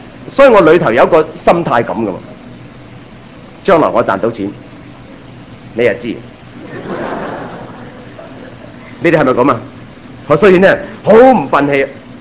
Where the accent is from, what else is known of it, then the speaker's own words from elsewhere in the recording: Guangdong, China; 我们广东人最明白，一成了年出来做事，广东话说什么呢？